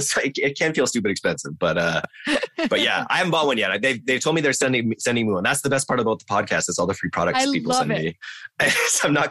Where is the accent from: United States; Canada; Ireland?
Canada; I didn't know about them as a Canadian.